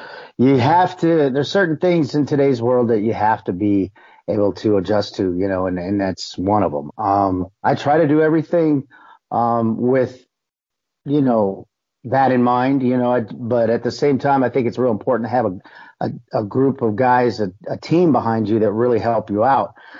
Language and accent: English; Springfield, Missouri, United States; I'm from Springfield, Missouri originally, and the band I had was called